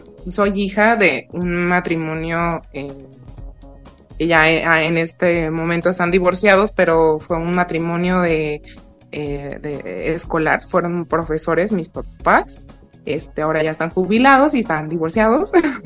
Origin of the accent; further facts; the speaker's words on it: Guadalajara, Jalisco, Mexico; also born or lived in France; mexicana, tapatía, como dices, nací en Guadalajara, tengo 32 años, soy ama de casa, soy mamá de dos niños, de dos pequeñitos de 2 y 4 años, estoy casada, soy musulmana conversa